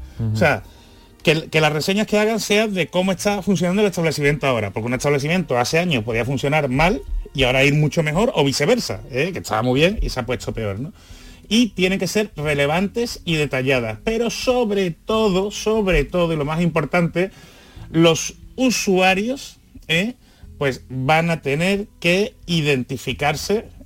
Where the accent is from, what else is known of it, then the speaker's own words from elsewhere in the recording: Andalusia, Spain; los que somos de aquí de Andalucía notamos que es una catalana